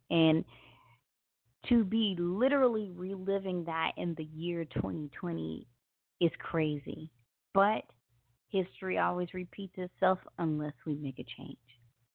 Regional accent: Memphis, Tennessee, United States; I am from Memphis, Tennessee, the site where Dr. King was assassinated.

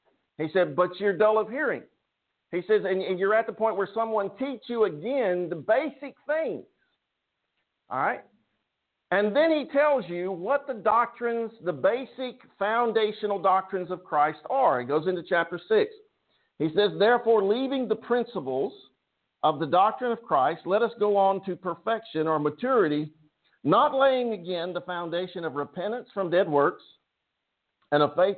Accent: United Kingdom; You see, I'm British. It is what we do.

